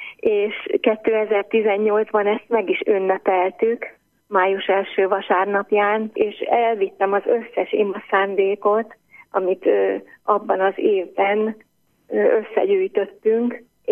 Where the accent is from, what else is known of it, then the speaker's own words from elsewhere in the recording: Alsónémedi, Pest, Hungary; Ismerjük egymást, egymástól nem messze lakunk, itt nőttünk fel mindnyájan Alsónémediben